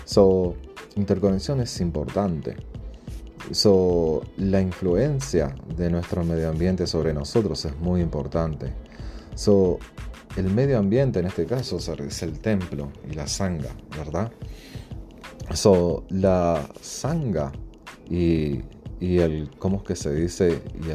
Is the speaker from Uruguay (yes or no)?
yes; Uruguay; Yo me crié y me crié en Uruguay, y está esta costumbre también de antes del año nuevo limpiar todo, tirar todo lo viejo, deshacerte del almanaque